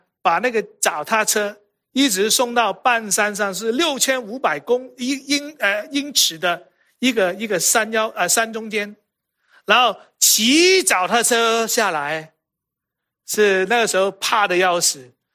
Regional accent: Hong Kong; also born or lived in Mississippi / New York; 我是一个 city boy 哈，是城市长大的孩子。那我在香港出生啊 ，city boy 哈。

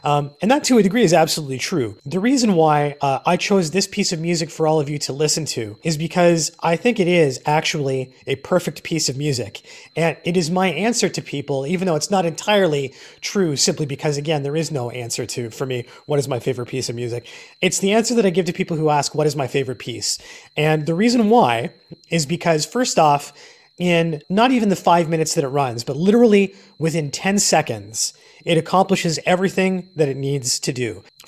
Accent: Waterloo, Ontario, Canada; also born or lived in Kitchener; I was born in Kitchener. I lived in Waterloo for most of my life, up to the point where I moved out west to British Columbia.

